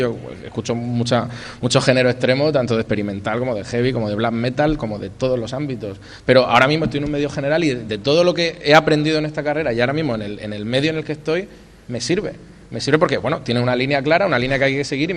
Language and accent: Spanish; Almoradí, Valencian Community, Spain; now in Madrid, Spain; yo te voy a contar que salí de aquí, de Almoradí, me fui a Madrid, llevo 17 claro. años, ¿no?